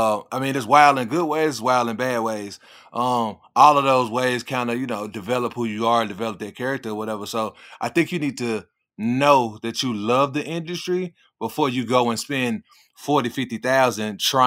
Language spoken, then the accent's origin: English; Memphis, Tennessee, United States; now in Charlotte, United States; Born and raised in Memphis, Tennessee.